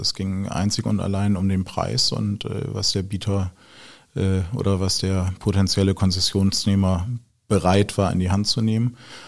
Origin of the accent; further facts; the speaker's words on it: Bremerhaven, Bremen, Germany; Wobei ich Kind der Stadt bin, ich bin da aufgewachsen. Also ich bin zwar in Bremen geboren, bin in Bremerhaven aufgewachsen